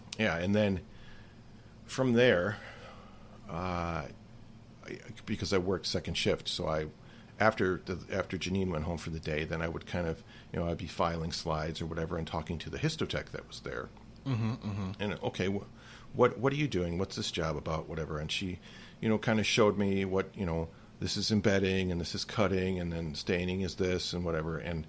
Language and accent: English; Milwaukee, Wisconsin, United States; I am from Milwaukee, Wisconsin, and I'm a pathologist assistant